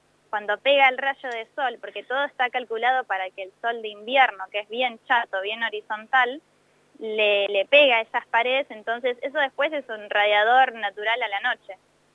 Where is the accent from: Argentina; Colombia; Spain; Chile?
Argentina; Chubut; No, chubutense.